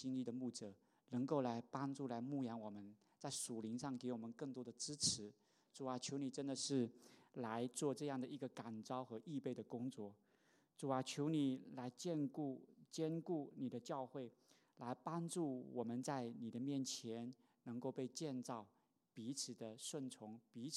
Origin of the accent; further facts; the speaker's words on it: Guangdong, China; accent: Teochew; 用我们老家潮汕话的潮汕话有一句话很经典啊